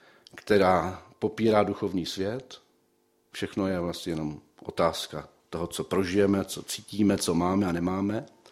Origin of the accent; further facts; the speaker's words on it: Zlín, Zlín Region, Czechia; Já jsem vyrůstal ve Zlíně